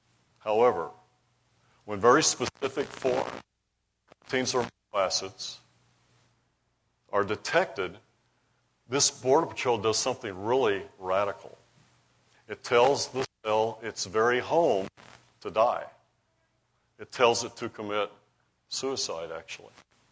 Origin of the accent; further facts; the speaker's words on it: Roswell, New Mexico, United States; I'm from Roswell, New Mexico.